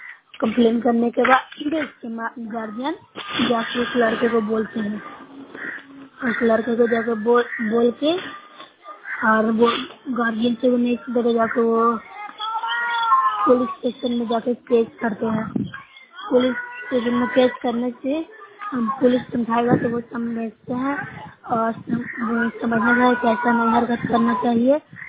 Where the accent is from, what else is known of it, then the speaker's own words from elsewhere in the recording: Bihar, India; Noorpura block से हूँ, जिला नालंदा के निवासी हूँ।